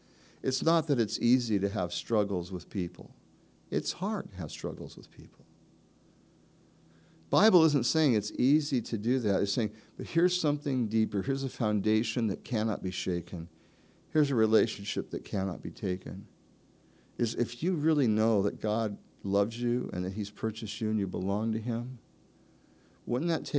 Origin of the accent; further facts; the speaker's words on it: United States; Now, I know we live in a land, I'm an American, I'm free, I'm my own man.